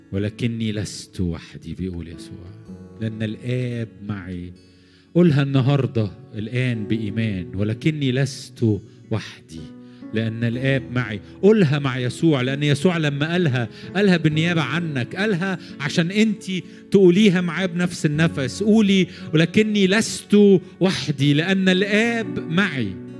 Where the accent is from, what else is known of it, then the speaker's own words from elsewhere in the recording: Egypt; يا رب حرك ايديك على بلدنا مصر